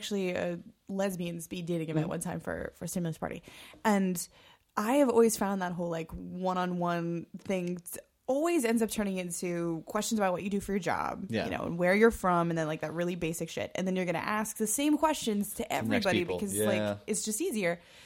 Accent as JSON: {"language": "English", "town": "Detroit", "region": "Michigan", "country": "United States", "tie": "born or raised there", "said": "my best friend and I, when we were growing up in Detroit or whatever"}